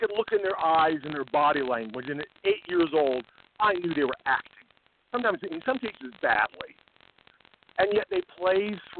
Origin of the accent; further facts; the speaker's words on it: Fairfield, Iowa, United States; My mother was Polish, and she was Catholic. So as I was growing up in Fairfield, Iowa, they took us to the Episcopal Church.